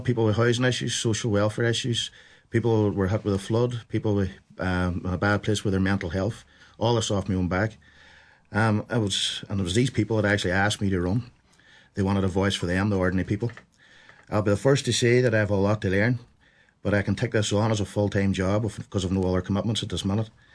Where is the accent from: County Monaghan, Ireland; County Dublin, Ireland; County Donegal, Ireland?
County Donegal, Ireland; Muff; now in Quigley's Point, Ireland; I'm originally from Muskehing and Muff, now living in Quigley's Point.